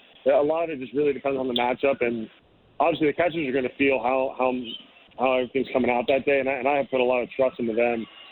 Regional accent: California, United States; I'm from the Bay Area

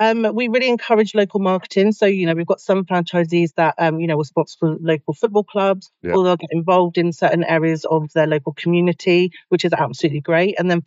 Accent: South East England, United Kingdom; now in Somerset, United Kingdom; So I am originally from Berkshire, but I moved to Somerset years ago, about 13 years ago.

